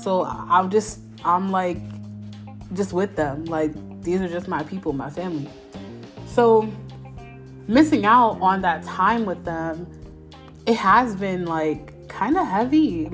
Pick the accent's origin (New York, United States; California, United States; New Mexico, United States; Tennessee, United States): New York, United States; moved away as an adult; now in Columbus, United States; I moved from New York to Columbus, Ohio with my husband, and I've been here for a year.